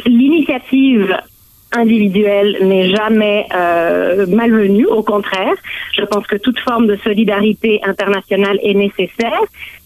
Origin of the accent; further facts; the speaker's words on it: Canada; on connaît une certaine inflation chez nous au Canada